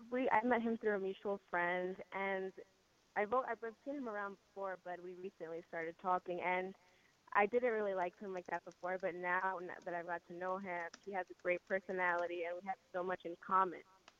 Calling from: Manhattan, New York, United States; Manhattan.

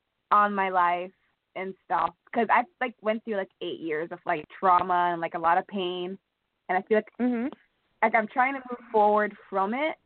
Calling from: New Jersey, United States; I'm calling from New Jersey.

